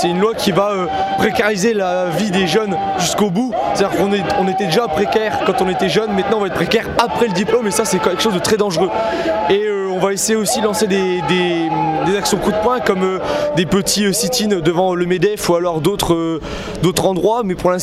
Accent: Hauts-de-France, France; Moi, je viens de l'Audomarois, donc forcément, moi, je suis plus près de la Nuit Debout de Saint-Omer.

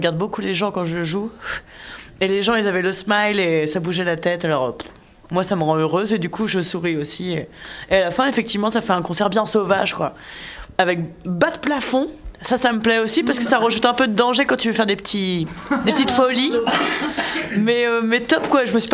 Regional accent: Le Havre, Normandy, France; now in Rennes, France; Effectivement, moi, je suis du Havre et j'habite à Rennes.

